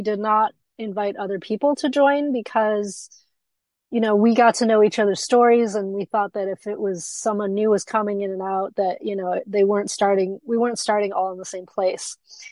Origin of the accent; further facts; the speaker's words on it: United States; born there; So I am Taiwanese American. I was born in the US. My parents are from Taiwan. They came over probably 50 years ago at this point. And I grew up just very isolated.